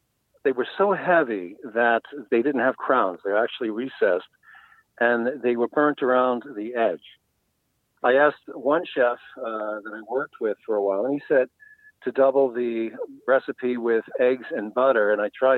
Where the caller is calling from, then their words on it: Franconia, New Hampshire, United States; I'm calling from Franconia, New Hampshire.